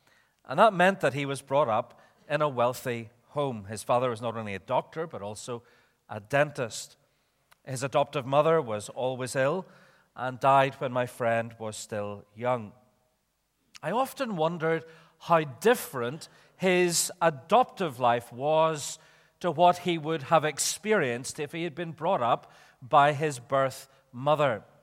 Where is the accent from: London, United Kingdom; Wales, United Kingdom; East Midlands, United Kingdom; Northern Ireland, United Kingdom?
Northern Ireland, United Kingdom; Belfast; Here is where I grew up in Belfast, not up the hill, by the way. I wasn't born in a cave